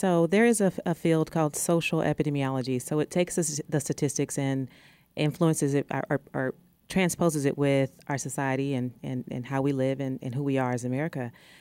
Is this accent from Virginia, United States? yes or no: no; Albany, Georgia, United States; so I'm from South Georgia, just in full disclosure. I'm from Albany, Georgia.